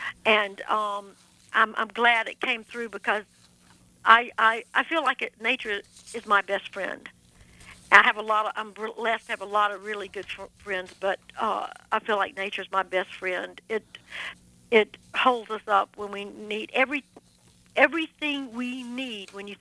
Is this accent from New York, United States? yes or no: no; Georgia, United States; When I was growing up in South Georgia, my mother would encourage me and my friends to go as far out into the woods as we could go.